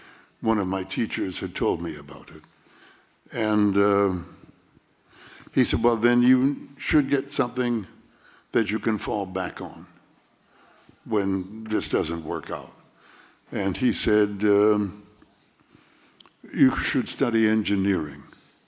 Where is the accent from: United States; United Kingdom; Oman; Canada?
Canada; and I'm a Canadian, so I was going to go across the border